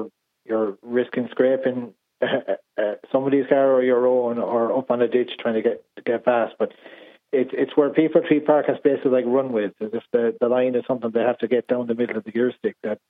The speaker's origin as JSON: {"language": "English", "region": "Connacht", "country": "Ireland", "tie": "born or raised there", "said": "I grew up on the West Coast by the sea, west of Galway City."}